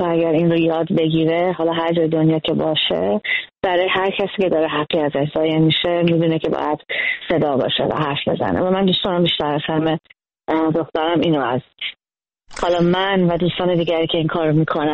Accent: Iran; از روزی که از ایران اومدم بیرون همیشه یه بخش بزرگی از زندگیمه

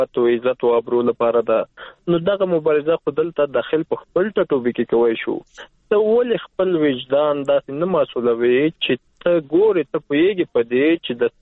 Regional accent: Afghanistan; څه دی یو افغان په صفت زه نن په افغانستان کې یم

